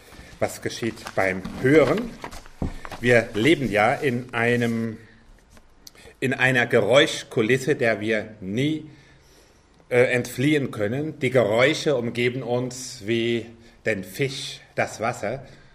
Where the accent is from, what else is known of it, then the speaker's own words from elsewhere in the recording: Rhineland-Palatinate, Germany; born there; accent: Palatine; now in Sauerland, Germany; Ich komme aus dem Sauerland. Das ist unterhalb von Dortmund, oberhalb von Siegen. Bin aber gebürtiger Pfälzer, wie man am Slang hört.